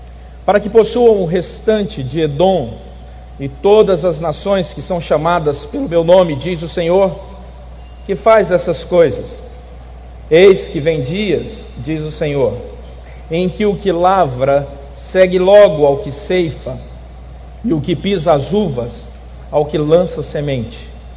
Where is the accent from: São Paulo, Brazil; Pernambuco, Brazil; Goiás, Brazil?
Goiás, Brazil; Anápolis; now in Rio de Janeiro, Brazil; Eu sou goiano, nascido em Anápolis. Essa cidade existe, é em Goiás, mas há 7 anos estou no Rio de Janeiro